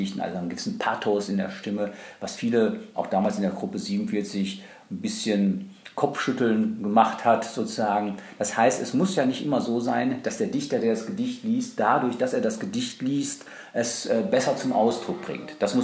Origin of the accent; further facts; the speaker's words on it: North Rhine-Westphalia, Germany; born there; also born or lived in Cologne / Berlin; now in Leipzig, Germany; ich bin am Niederrhein geboren, ich habe in Köln Klavier studiert, bin dann nach Berlin gegangen, dort habe ich noch ein Germanistikstudium gemacht und so im Jahr 2002 kam ich dann nach Leipzig